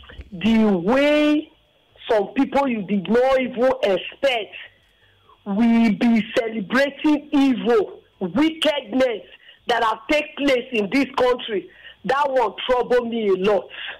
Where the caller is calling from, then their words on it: Lagos, Nigeria; calling from Lagos.